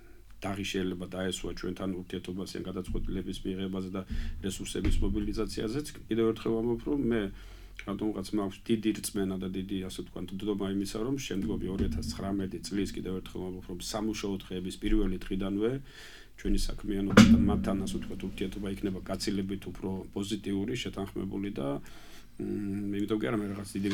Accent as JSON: {"language": "Georgian", "town": "Batumi", "region": "Adjara", "country": "Georgia", "said": "ჩვენ ბათუმელები ვართ და ჩვენ გვაქვს მასთან ისე კომუნიკაციაც"}